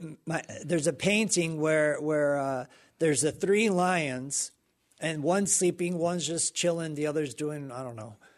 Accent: Pensacola, Florida, United States; Pensacola, Florida.

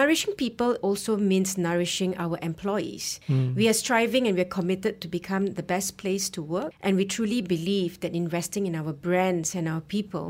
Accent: Malaysia; I'm a Malaysian myself.

